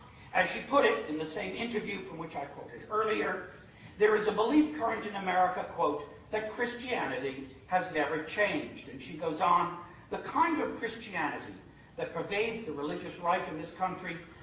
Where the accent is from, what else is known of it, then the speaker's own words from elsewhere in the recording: New York, United States; True, I'm also from New York, but so are millions.